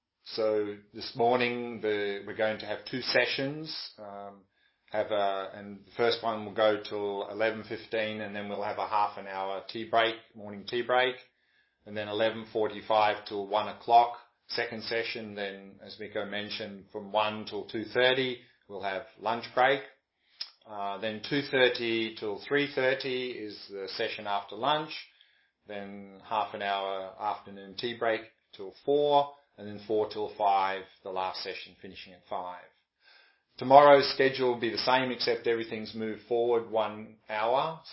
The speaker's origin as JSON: {"language": "English", "country": "Australia", "tie": "born or raised there", "said": "I was born in Australia, grew up there."}